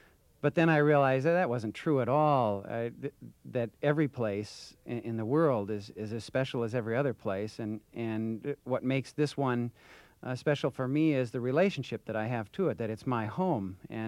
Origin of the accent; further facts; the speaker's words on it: Wisconsin, United States; I grew up in Wisconsin being opposed to hunting.